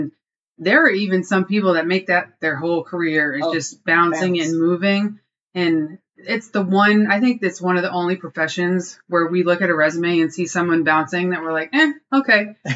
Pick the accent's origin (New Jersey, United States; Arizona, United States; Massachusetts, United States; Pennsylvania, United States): Massachusetts, United States; now in Georgia, United States; I grew up in Massachusetts. I thought I'd be working for Mass Wildlife, the state agency, you know, just love the people. And here I am in Georgia and all my mentors have retired.